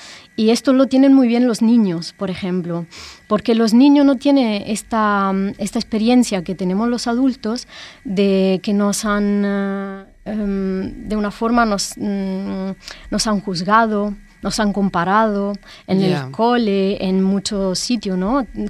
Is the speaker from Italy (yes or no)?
yes; Italy; Spanish is a second language; Soy italiana.